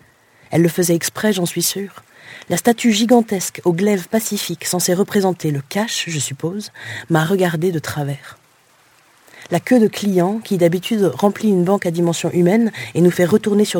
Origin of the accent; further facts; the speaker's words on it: Jonquière, Quebec, Canada; N'oubliez jamais que je viens de Jonquière et qu'à Jonquière, il n'y